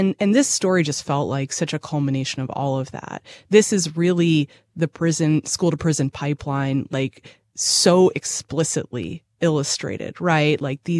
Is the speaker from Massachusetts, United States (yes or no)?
yes; Boston, Massachusetts, United States; also born or lived in Chicago; now in Nashville, United States; I'm from Boston by way of Chicago, and I came to Nashville in 2016.